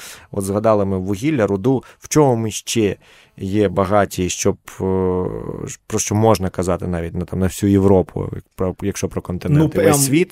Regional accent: Donetsk Oblast, Ukraine; Тому, враховуючи, що я сам з Донеччини, з Приазов'я, мені ще болісніше все це чути

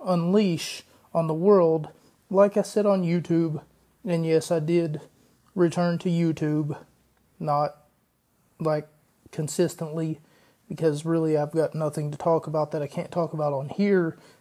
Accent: West Virginia, United States; Charleston, West Virginia, of course, is my hometown. Well, not Charleston specifically, but West Virginia is where I'm from. It's sort of my hometown

